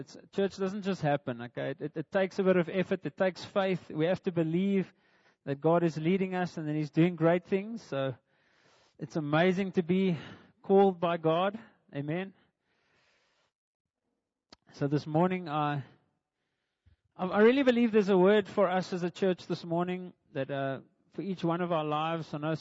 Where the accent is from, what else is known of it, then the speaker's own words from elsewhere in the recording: South Africa; I think life is uncertain as a South African for that matter.